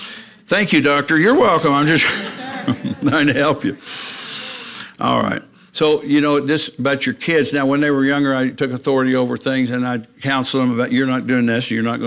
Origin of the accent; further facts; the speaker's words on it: Fairborn, Ohio, United States; So she took me to Barney's Children's Hospital in Dayton, Ohio, which is about 10 miles from where I grew up in Fairborn, Ohio.